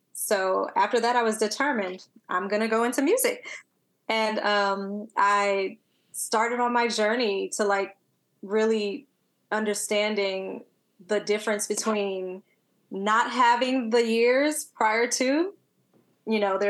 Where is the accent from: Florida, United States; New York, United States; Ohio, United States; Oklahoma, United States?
New York, United States; New York City; But I was originally born in New York City, born and raised in Brooklyn, and to a mother who is an educator.